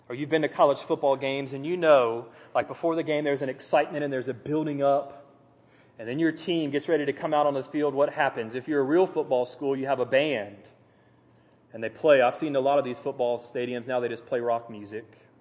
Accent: Titusville, Florida, United States; Growing up in Titusville, and I've probably shared this before, but when those shuttles take off, you feel it.

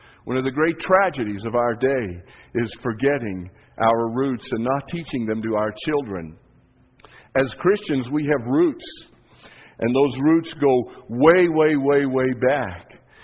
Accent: Leadville, Colorado, United States; In my hometown in Leadville, I was fourth generation, I think.

